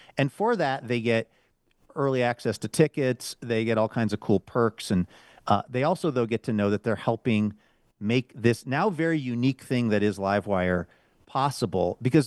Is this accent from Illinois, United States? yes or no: no; Seattle, Washington, United States; I hail from Seattle, Washington, where I went to the University of Washington, the natural rivals of the Ducks.